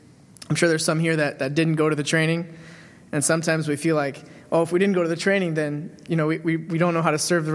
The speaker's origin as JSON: {"language": "English", "town": "Riverside", "region": "California", "country": "United States", "said": "I'm from Riverside, California."}